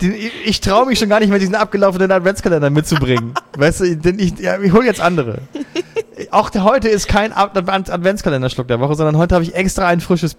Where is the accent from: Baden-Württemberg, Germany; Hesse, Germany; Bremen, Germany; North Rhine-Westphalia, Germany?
Bremen, Germany; Ich komme aus Bremen